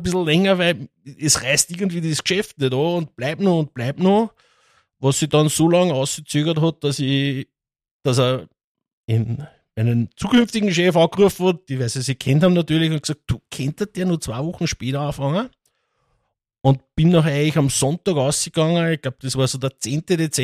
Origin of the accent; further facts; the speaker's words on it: Lower Austria, Austria; Ich bin aus dem Raum St. Pölten, zwischen St. Pölten und Mück, bin ich aufgewachsen.